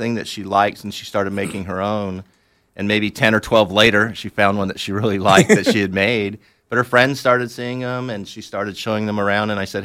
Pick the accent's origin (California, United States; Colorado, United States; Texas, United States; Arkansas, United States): California, United States; Anaheim; From Anaheim, but my father was in the Air Force, and we traveled all the time.